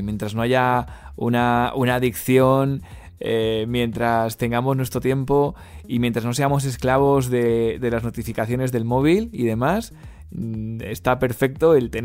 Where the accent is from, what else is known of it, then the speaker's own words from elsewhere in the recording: Spain; que me consta que muchos son en mi país, en España